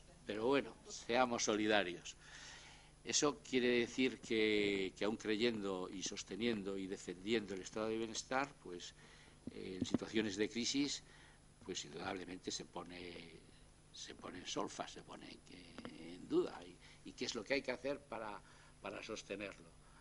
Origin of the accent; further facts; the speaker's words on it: Lugo, Galicia, Spain; now in Santiago de Compostela, Spain; yo como soy de Lugo y no soy de Santiago, pues puedo exaltar esta ciudad que me ha acogido para estudiar la carrera y también para ejercer la profesión en la comunidad autónoma.